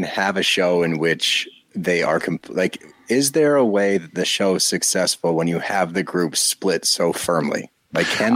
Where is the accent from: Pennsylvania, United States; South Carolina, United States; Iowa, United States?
Pennsylvania, United States; Philadelphia; And maybe that's because we're from Philly and, you know, Jersey's just down the street and we familiarize with these kinds of people.